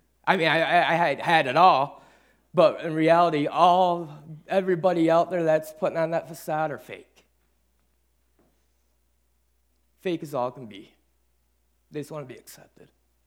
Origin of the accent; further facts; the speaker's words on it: Alpena, Michigan, United States; also born or lived in Sacramento; I was born in Sacramento. Mom and dad was in the Air Force. I have a sister. I played every sport. We moved from Sacramento to Alpena when I was around 9-10 years old.